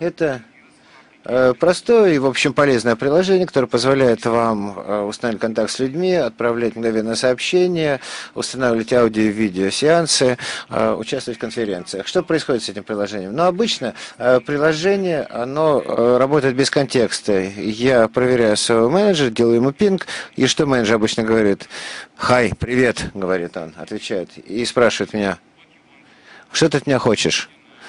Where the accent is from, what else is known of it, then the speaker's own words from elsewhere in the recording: Romania; Russian is a second language; now in Zurich, Switzerland; я не русский. Так что, к сожалению, мне придется говорить по-английски. Я сам из Румынии. Я работаю в Microsoft уже 10 лет. Теперь я работаю в Цюрихе